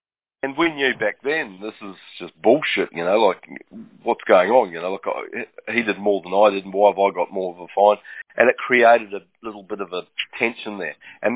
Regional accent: New Zealand; I grew up in New Zealand, right

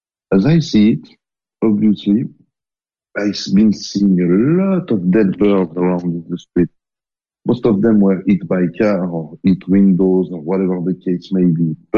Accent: Geneva, Switzerland; from Geneva, Switzerland

